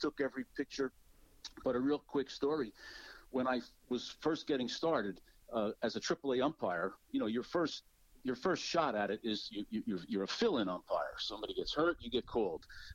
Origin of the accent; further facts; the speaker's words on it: New Jersey, United States; I grew up in New Jersey, and so, of course, I was a Yankee and Met fan.